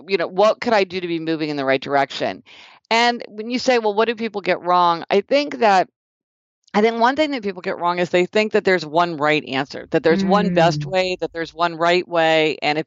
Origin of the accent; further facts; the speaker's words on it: Kansas City, Missouri, United States; Well, I'm from Kansas City, Missouri, and I actually started my career in law